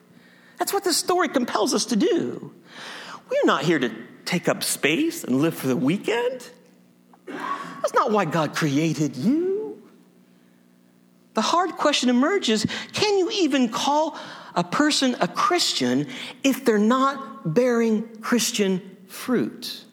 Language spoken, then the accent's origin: English; Circleville, Ohio, United States; Every year in my hometown of Circleville, Ohio, you can visit the Circleville Pumpkin Show.